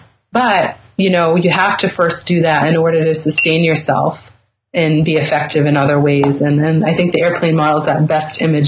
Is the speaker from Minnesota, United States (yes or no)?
no; Boston, Massachusetts, United States; accent: Boston; Sometimes I kind of, I lose R's from time to time. So that's the Bostonian me.